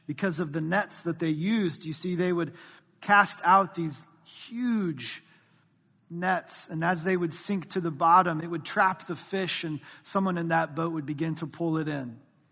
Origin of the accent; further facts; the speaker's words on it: Midwest, United States; I loved fishing as a little kid growing up in the Midwest. I was just blessed to have a lake pretty close to our house